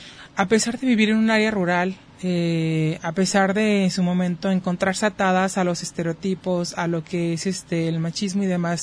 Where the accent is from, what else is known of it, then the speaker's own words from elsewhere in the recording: Mexico; Acordémonos que somos mexicanos